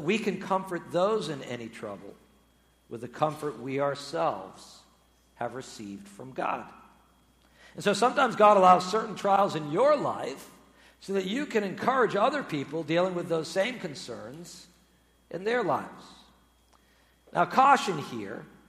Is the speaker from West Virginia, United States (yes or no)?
no; Massachusetts, United States; Once again, growing up in Massachusetts, one of the things I like doing in the wintertime is hiking through the snow